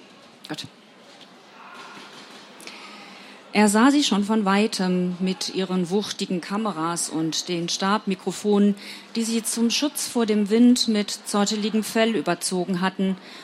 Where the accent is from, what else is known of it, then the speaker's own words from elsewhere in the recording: Lübeck, Schleswig-Holstein, Germany; denn ich komme auch aus Lübeck.